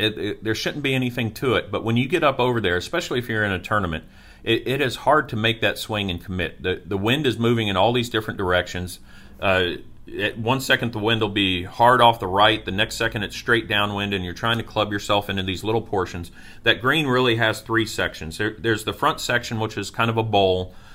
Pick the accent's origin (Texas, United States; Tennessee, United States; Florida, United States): Florida, United States; Niceville; Well, you don't leave out my hometown of Niceville.